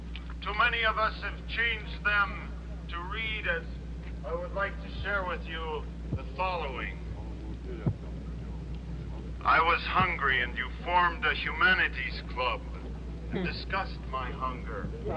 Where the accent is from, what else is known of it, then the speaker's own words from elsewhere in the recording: Minnesota, United States; I came up from Minnesota because I felt there were a lot of things that are not being represented. We had the unit rule in Minnesota. I was involved in politics there